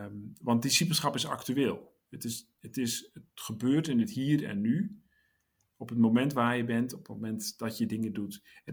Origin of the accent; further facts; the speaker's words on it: Netherlands; dat wij in Nederland, als Nederlanders, in onze cultuur van West-Europa, eigenlijk best wel kairos kennen.